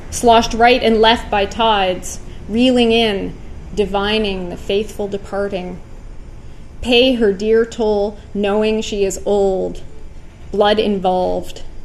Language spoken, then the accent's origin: English; Ontario, Canada; But I'm also a bit of an outsider because I grew up in Ontario